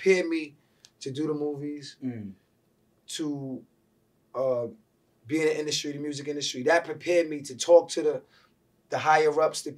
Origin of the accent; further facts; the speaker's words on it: Queens, New York, United States; Queens was the crack era. That was, you know, Supreme Team and all them dudes, you know what I'm saying, growing up in Southside